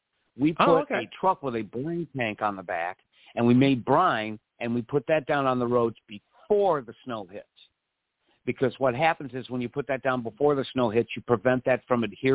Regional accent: Missouri, United States; I come from Missouri, which you know, and there is a town called St. Charles, Missouri, Hannibal

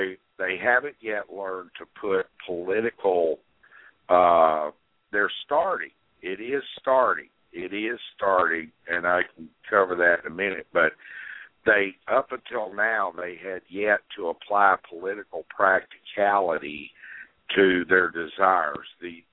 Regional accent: Iowa, United States; I went to the Tea Party groups in my home state of Iowa prior to the caucuses a couple of years ago.

